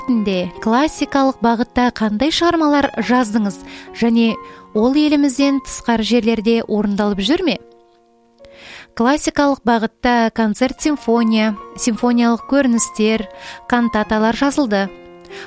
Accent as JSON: {"language": "Kazakh", "country": "Kazakhstan", "tie": "born or raised there", "said": "Мен сыр бойында туып өскен адаммын. Жастайымнан сол өлкенің жыр термелерін, күйлерін құлағыма сіңіріп өстім."}